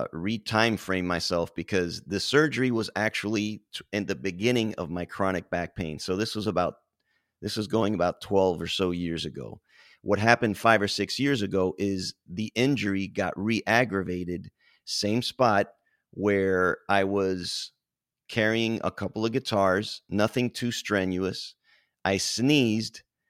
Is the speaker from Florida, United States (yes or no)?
yes; Miami, Florida, United States; And I was in Texas, so I'm from Miami.